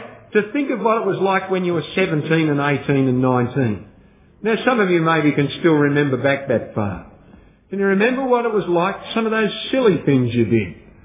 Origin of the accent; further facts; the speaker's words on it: Melbourne, Victoria, Australia; I grew up in Melbourne